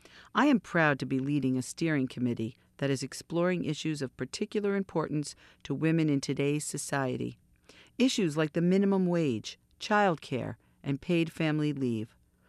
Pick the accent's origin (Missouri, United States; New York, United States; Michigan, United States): New York, United States; As a young woman and aspiring teacher growing up in Westchester County in the 60s and 70s, I studied their stories.